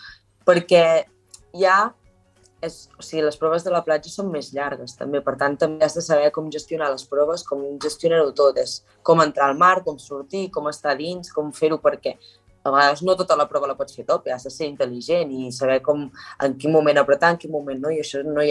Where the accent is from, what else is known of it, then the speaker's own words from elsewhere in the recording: Catalonia, Spain; i a més a la Garrotxa, que és d'on sóc jo